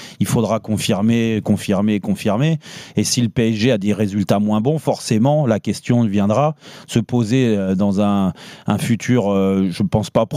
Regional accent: Paris, Île-de-France, France; moi, en tant que Parisien

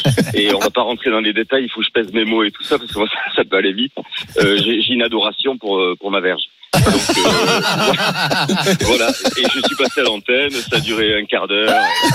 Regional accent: Bordeaux, Nouvelle-Aquitaine, France; Moi, je suis de Bordeaux

